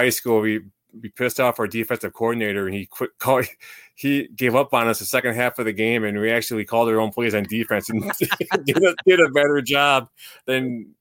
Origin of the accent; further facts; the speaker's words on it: Madison, Wisconsin, United States; now in De Pere, United States; live in De Pere, which is south. I'm like 10 minutes from Lambeau, if I'm going above the speed limit. but I'm from the Madison area.